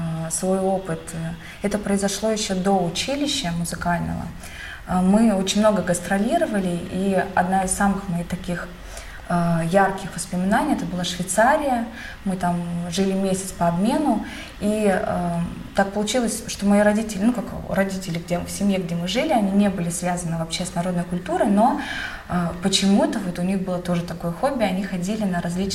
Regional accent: Novodesyatnikovo, Buryatia, Russia; Нет, Кяхтинский район, село Новодесятниково.

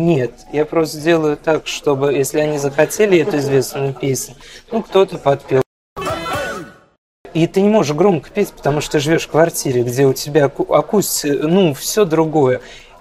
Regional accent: Syzran, Samara Oblast, Russia; now in Urals, Russia; я не из Екатеринбурга, сам я из города Сызрани, Самарской области. Но, видишь, жизнь так получилась, что оказался на Урале.

